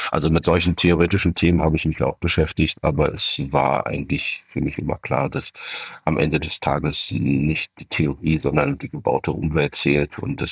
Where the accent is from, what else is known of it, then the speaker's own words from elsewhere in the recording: East Germany, Germany; weil ich bin im Osten in der DDR groß geworden und bin in, ja, ich würde mal sagen, relativ privilegierten Verhältnissen da aufgewachsen.